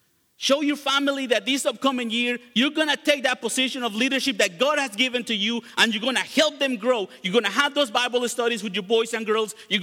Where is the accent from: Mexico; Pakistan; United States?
Mexico; I grew up in Mexico, and I can tell you that the leaders just serve themselves.